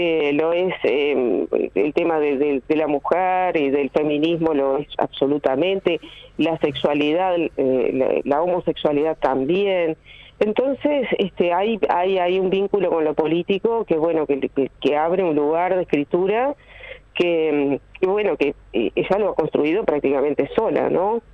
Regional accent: Uruguay; a nosotros como uruguayos y como lectores no nos cabe ninguna duda acerca del talento que hay acá

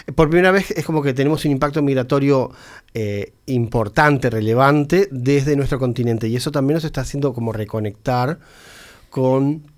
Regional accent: Uruguay; Y nosotros además tenemos como un repertorio de platos que identificamos como uruguayos.

